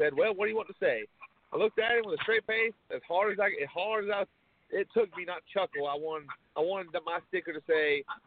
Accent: Lake City, United States; I grew up in Lake City my whole life, basically, and been there ever since, from the age of 3 to 24

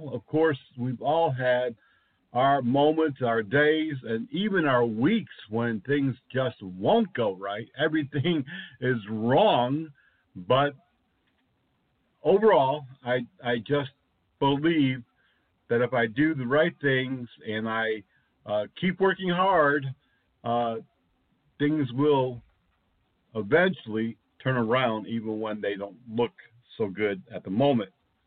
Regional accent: New England, United States; now in Gulf Coast, United States; There's been times growing up in New England when we had a little bit of warm weather, couldn't ride the new sled or toboggan.

